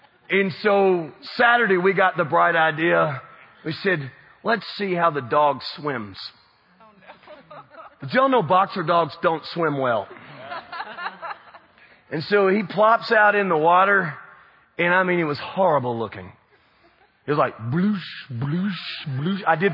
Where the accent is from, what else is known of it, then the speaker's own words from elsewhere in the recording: Kentucky, United States; And I don't follow Jesus just because I grew up in Kentucky and I went to church.